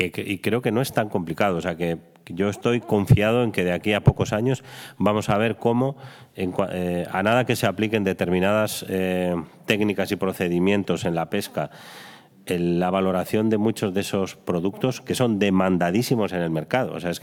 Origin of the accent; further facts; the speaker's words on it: Basque Country, Spain; Yo soy vasco, para nosotros el consumo de pescado, después de las focas, creo que somos los segundos que más comemos.